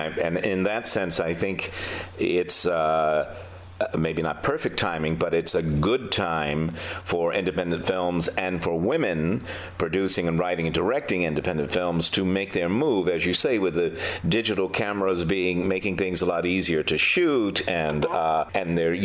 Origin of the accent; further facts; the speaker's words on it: New York, United States; But you know, I'm from New York, too, and we New Yorkers know it is a business